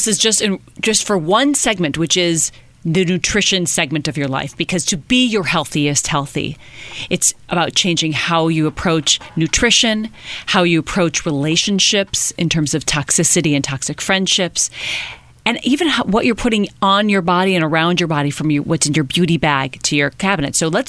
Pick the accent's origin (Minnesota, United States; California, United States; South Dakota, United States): Minnesota, United States; You know, I grew up in Minnesota, land of cows.